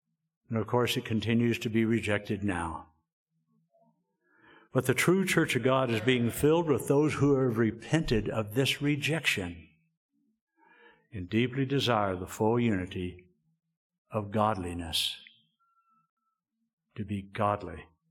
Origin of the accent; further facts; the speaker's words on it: Texas, United States; Kind of surprised when I told you all I was born and raised in Texas, I didn't see any heads go down and just start shaking.